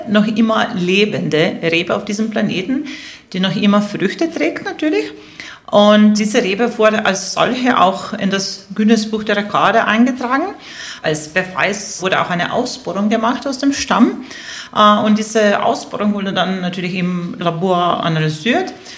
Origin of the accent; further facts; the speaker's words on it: Maribor, Drava, Slovenia; German is a second language; Ich komme aus Maribor